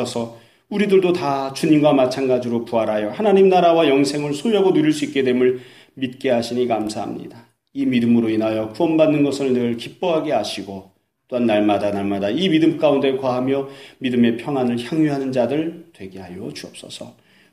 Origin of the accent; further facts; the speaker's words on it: South Korea; 그러면 우리는 이스라엘 사람이 아닙니다. 한국 사람이죠.